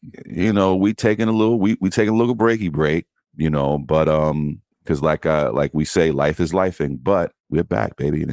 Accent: Queens, New York, United States; We're all from New York. Elle's from Brooklyn. You know, we're from Queens originally.

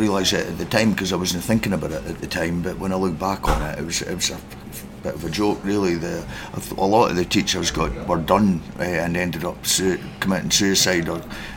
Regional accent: Aberdeen, Scotland, United Kingdom; growing up in Aberdeen for me was excellent. You know, family were from Cruden Bay, which was on the beach just beside

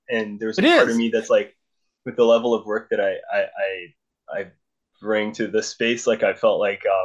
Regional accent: New Brunswick, Canada; I'm from Eastern Canada.

